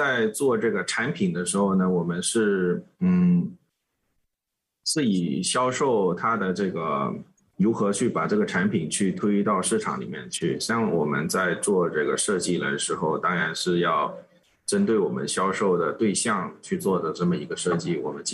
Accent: China; 就是我们中国人每逢过中秋都是大家一家人都会聚在一块的

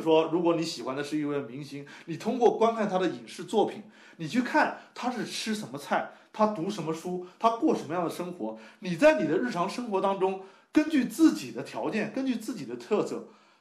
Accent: Qutang, Jiangsu, China; 我成长于我们江苏这个沿海的一座小镇，在我们那个小镇小时候的时候，物资还是很匮乏的情况下

